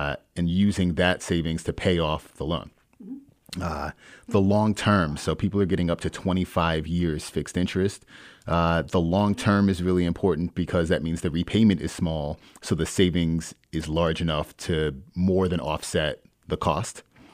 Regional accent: New York, United States; now in Michigan, United States; I'm from New York, and I've sort of bounced around a lot and ended up in Michigan.

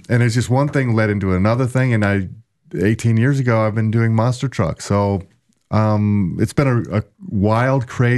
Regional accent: Indiana, United States; I mean, I grew up, I grew up in Indiana, a little country town.

